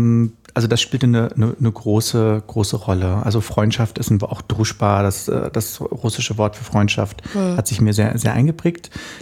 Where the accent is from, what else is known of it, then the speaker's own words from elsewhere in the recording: Berlin, Germany; born there; ich bin ja in der DDR geboren, beziehungsweise in Ost-Berlin, gar nicht so weit von hier entfernt. Ich glaube, ich bin so irgendwie so 500 Meter oder so oder 1000 Meter von hier entfernt geboren, in Friedrichshain. Und ich habe 11 Jahre DDR mitbekommen.